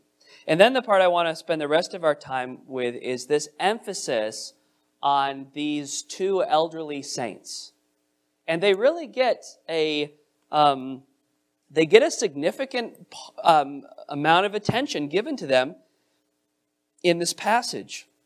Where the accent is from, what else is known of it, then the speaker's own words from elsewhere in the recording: United States; And I think it's important for us as American capitalists, right, to be reminded of our obligations to the poor